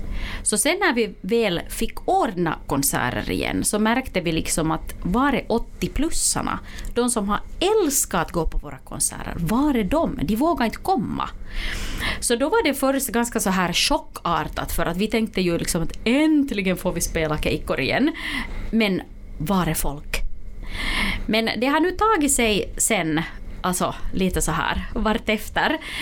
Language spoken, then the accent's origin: Swedish; Vaasa, Ostrobothnia, Finland; jag är hemma från Vasa, så att under min uppväxttid så var det ganska naturligt